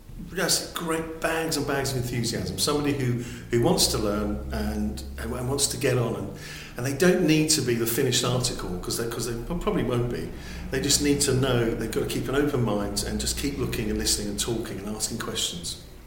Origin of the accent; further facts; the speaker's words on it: London, United Kingdom; now in Colchester, United Kingdom; I was born and bred in London and spent many years in London and came to Colchester about 12, 13 years ago.